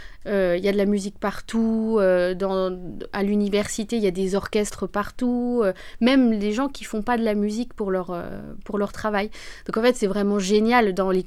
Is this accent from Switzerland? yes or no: no; Dole, Bourgogne-Franche-Comté, France; moi je viens de Dole, dans le Jura